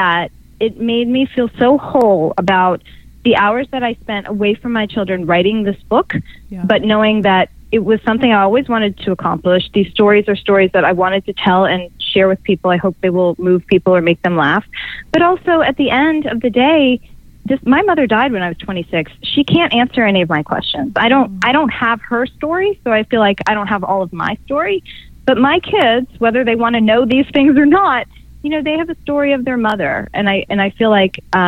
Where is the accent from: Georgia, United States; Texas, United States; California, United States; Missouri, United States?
Georgia, United States; Atlanta; I grew up in Atlanta, Georgia, and growing up, I always went to this amazing repertory theater called the Alliance Theater.